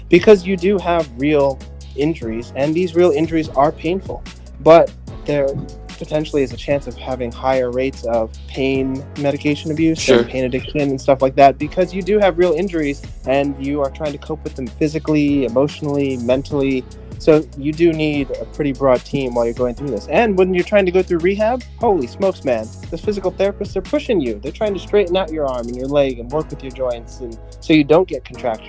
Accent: Bronx, New York, United States; Born and raised in the Boogie Down Bronx, and a lot of shady stuff happening all around me.

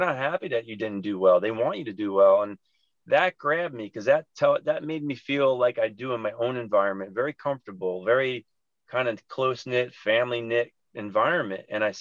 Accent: New Jersey, United States; I'm from New Jersey.

